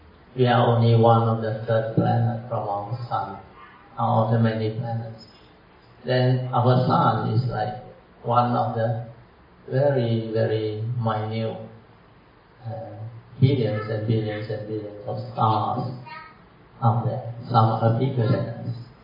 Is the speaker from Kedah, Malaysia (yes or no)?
yes; Kedah, Malaysia; You know, my hometown, Alaska, Kedah, hardly any mountain on, very flat on.